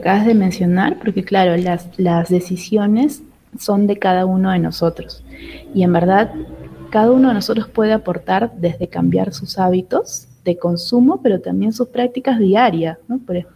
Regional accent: Peru; now in Lima, Peru; mucha gente hemos migrado a Lima, ¿no? Yo no soy de Lima, soy de otra parte del Perú.

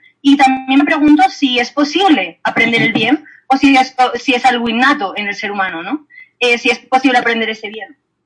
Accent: Spain; born there; yo pues soy nacida en España

